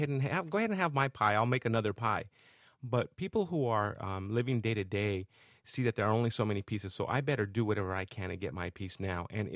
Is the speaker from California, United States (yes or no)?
yes; Los Angeles, California, United States; I grew up in East L.A. in Boyle Heights in a barrio, a tough neighborhood of East Los Angeles, California, and made it out of the barrio